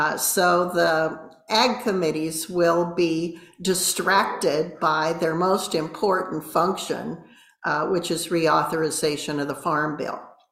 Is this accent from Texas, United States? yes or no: no; Wyoming, United States; Now, I came to be interested in this subject because my home state of Wyoming was the first state in the United States